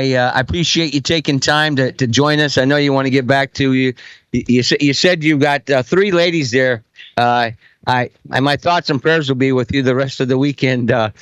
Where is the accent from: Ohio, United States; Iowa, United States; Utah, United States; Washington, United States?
Iowa, United States; Des Moines; I'm from Des Moines, Iowa